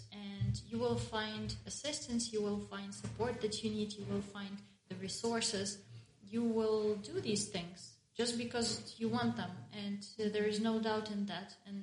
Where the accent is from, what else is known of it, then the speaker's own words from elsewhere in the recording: Zhytomyr, Zhytomyr Oblast, Ukraine; I come from Zhytomyr, which is also not a big city.